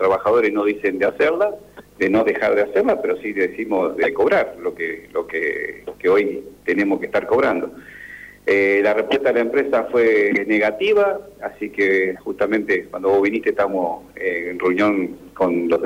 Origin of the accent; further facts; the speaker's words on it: Santa Fe, Argentina; yo soy de Santa Fe, me gusta venir a mi provincia